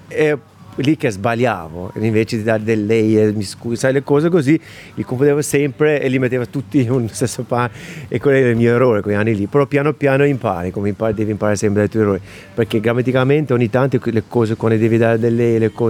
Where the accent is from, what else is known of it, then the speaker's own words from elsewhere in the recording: Albania; li faccio anche mi sono albanese